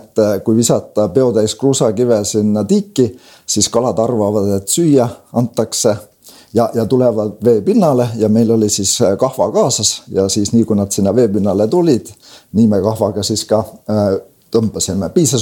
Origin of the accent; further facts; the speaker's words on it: Pähkla, Saare County, Estonia; mina olen südames väga uhke selle üle, et olen saarlane, olen Saaremalt pärit ja esimesed 20 eluaastat ka siis Metsakopli talus Pähkla külas Saarema vallas siis ka elanud ja sündinud seal ja kasvanud.